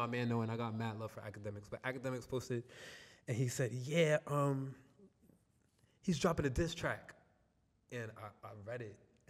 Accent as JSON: {"language": "English", "region": "New Jersey", "country": "United States", "said": "I'm from Jersey, New Jersey. And my song … is out right now."}